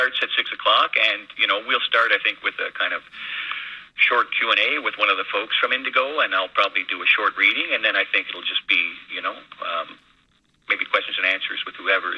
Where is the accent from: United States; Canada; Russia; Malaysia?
Canada; You know, I'm a Canadian